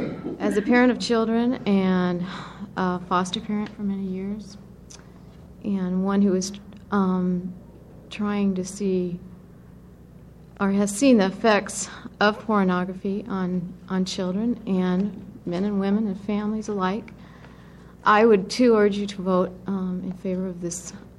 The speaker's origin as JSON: {"language": "English", "town": "Boring", "region": "Oregon", "country": "United States", "said": "from Boring, Oregon, Clackamas County."}